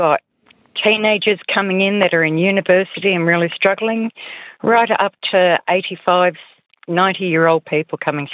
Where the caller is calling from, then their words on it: Victor Harbor, South Australia, Australia; from Victor Harbour.